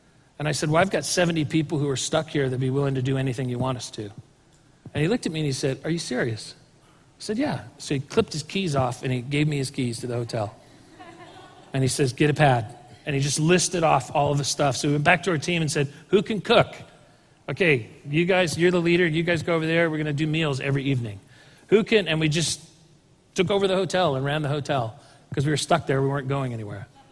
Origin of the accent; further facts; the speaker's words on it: California, United States; Michelle and I grew up in Southern California, we were born and raised there